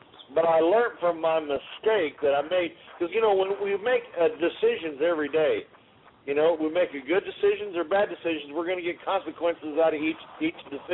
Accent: Webb City, Missouri, United States; I'm Webb City, Missouri, Southwest Missouri, down here in the Ozarks.

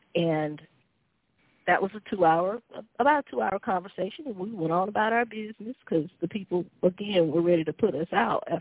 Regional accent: Georgia, United States; I'm not a native of Asheville, which is where Brandy is from. I'm actually from Georgia.

